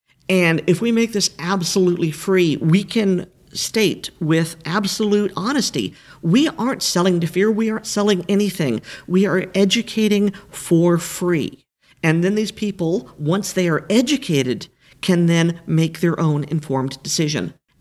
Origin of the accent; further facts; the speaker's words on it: Daytona Beach, Florida, United States; Well, I have something great coming out of my hometown. The Big 3 East Training Center in Daytona Beach, Florida